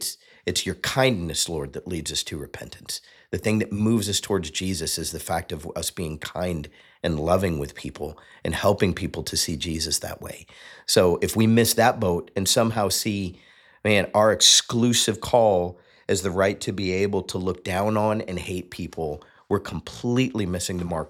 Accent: Fort Lauderdale, Florida, United States; I grew up in Fort Lauderdale, Florida, going to Coral Ridge Presbyterian Church.

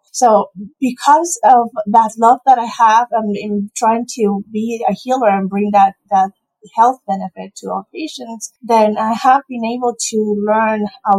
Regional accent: Spain; English is a second language; now in United States; I don't know if you've noticed, but I have a little bit of an accent. I'm from Spain.

